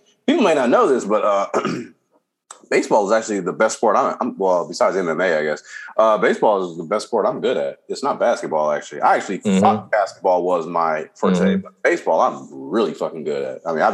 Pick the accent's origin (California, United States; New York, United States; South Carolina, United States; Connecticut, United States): California, United States; Compton; And I remember at 6 years old, I grew up in Compton, everybody, if you didn't know that.